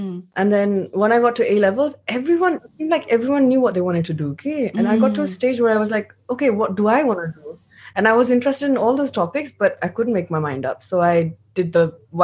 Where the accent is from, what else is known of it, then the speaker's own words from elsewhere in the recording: Urlabari, Koshi Province, Nepal; So I was born in Urlabari, Morang.